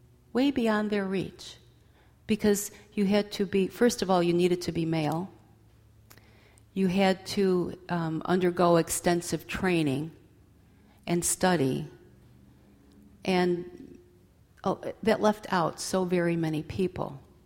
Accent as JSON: {"language": "English", "town": "Chicago", "region": "Illinois", "country": "United States", "tie": "born or raised there", "said": "The church that I was raised in Chicago had projected the image of God, that God kept track, that God could be pleased or angered by my behavior."}